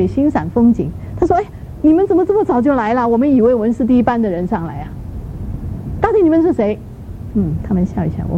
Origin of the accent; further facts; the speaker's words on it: China; 比如说我们从国内来的哈